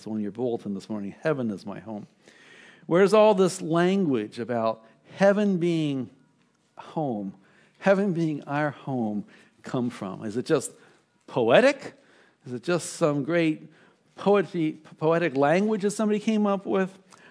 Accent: Columbia, Maryland, United States; When I was growing up in Maryland, it's still there, but it was a brand new city called Columbia, Maryland, which was special because it was a planned city.

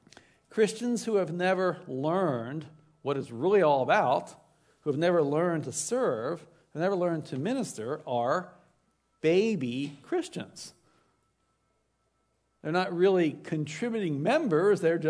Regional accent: Baltimore, Maryland, United States; Growing up in Baltimore, Maryland, we went there a lot because it was 1 hour away in D.C.

